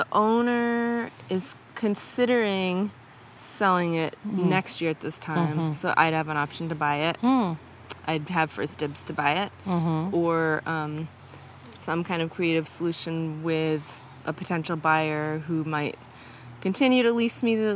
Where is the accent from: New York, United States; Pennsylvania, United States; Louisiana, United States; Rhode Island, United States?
New York, United States; Owego; now in New Paltz, United States; I grew up in Owego, New York, which is kind of near Binghamton, so and the Finger Lakes in the middle of the state. And I came to SUNY New Paltz College in 99.